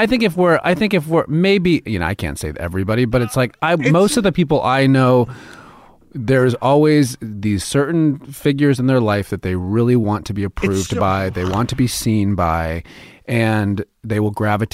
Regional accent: New York, United States; now in Los Angeles, United States; I came from New York, and I'd never been on a studio lot.

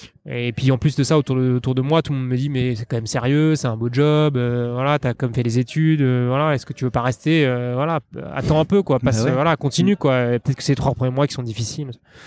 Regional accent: Paris, Île-de-France, France; je suis parisien, j'ai 34 ans la semaine prochaine.

